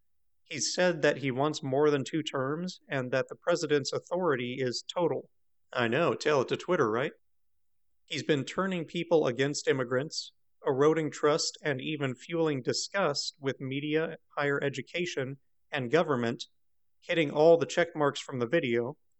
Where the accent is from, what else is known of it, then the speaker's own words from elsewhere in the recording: United States; It's because I'm American and I want us to have a free country